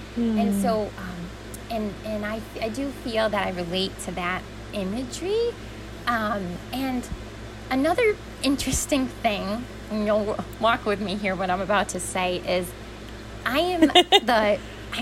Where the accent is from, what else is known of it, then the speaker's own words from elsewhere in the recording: New York, United States; I am originally from Western New York, specifically a small rural town outside of Rochester, New York, where I currently reside with my husband.